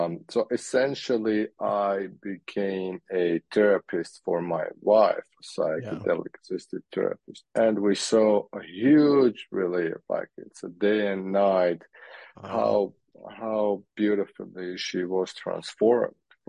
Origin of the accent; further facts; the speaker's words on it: Armenia; I was born and raised in Armenia.